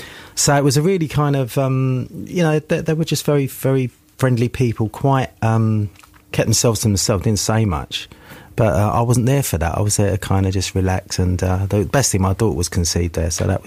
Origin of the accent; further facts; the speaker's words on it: London, United Kingdom; And I grew up in St John's Wood near the barracks, near the Royal Artillery Barracks.